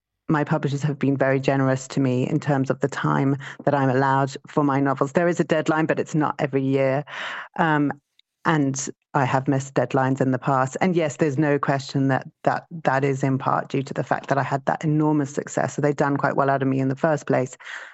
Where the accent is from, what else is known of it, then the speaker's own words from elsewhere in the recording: Harare, Zimbabwe; my childhood in Zimbabwe was quite suburban. I grew up in Harare, so it wasn't, it's very different to that.